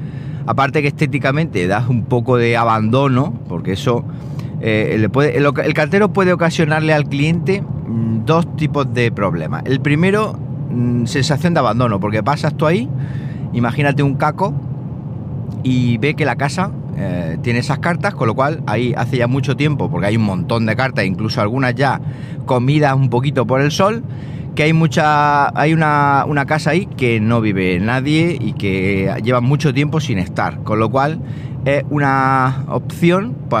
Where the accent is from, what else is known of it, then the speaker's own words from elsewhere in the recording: Siles, Andalusia, Spain; Mi pueblo es Siles, al norte de Jaén, un pueblecito muy pequeño, un censo de unos 2000 y pico habitantes, contando cabras, gallinas y tal.